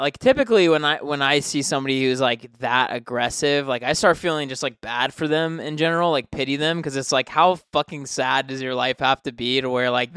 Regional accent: United States; I guess it's because I'm American and, like, we have been taught to not, like, let bullies fuck our shit up.

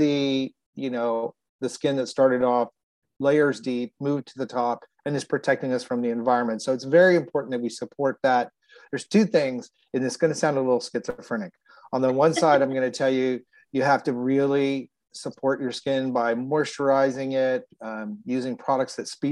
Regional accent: Texas, United States; moved away as an adult; Now I'm originally from Texas, grew up there, lived there till I was 34.

